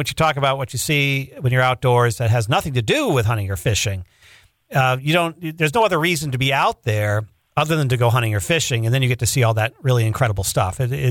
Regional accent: Maine, United States; I grew up in the Maine woods

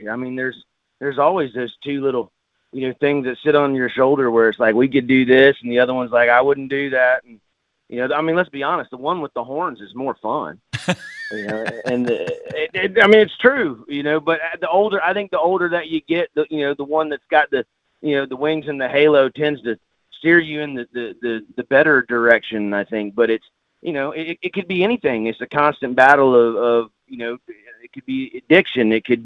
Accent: Killeen, Texas, United States; Originally, I was from Killeen, Texas, and I've lived in Florida for about, I don't know, 16, 17 years.

